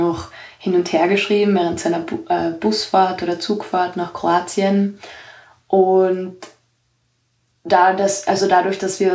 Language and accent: German; Austria; ich bin aus Österreich